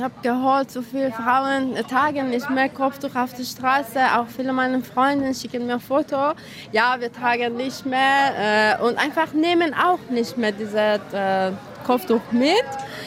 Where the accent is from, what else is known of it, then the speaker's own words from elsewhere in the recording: Iran; German is a second language; moved away as an adult; now in Germany; ich bin 33 Jahre alt und ich komme aus dem Iran. Seit 2 Jahren bin ich in Deutschland gekommen.